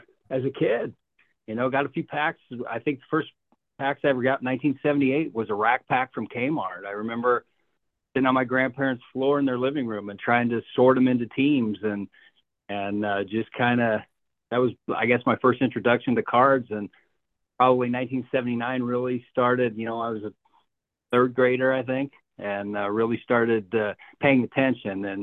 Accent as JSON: {"language": "English", "region": "Wyoming", "country": "United States", "tie": "born or raised there", "said": "I grew up in Wyoming, and even in, in the Colorado area, the Broncos were all that we had. There was no college football in Wyoming."}